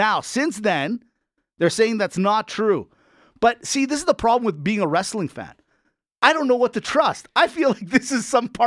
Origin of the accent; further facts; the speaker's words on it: Calgary, Alberta, Canada; because we're all from Calgary